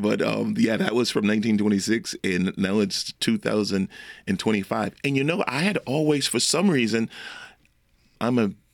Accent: Pigeon Town, Louisiana, United States; I did exactly what I knew from growing up in Pigeon Town. We played spades. We played talk. We shot dice.

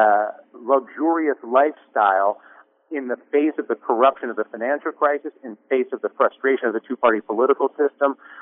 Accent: Saranac Lake, New York, United States; born or raised there

